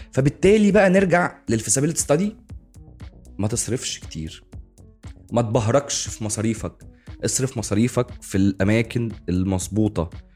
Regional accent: Egypt; الانترست ريت دلوقتي عندنا في مصر

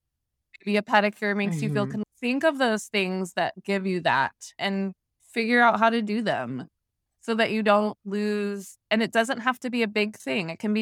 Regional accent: California, United States; I'm from Northern California, like Humboldt County, really far in the woods.

